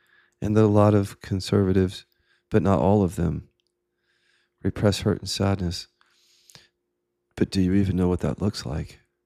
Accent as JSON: {"language": "English", "region": "Midwest", "country": "United States", "tie": "born or raised there", "said": "But for me, I grew up in the Midwest as a gay kid."}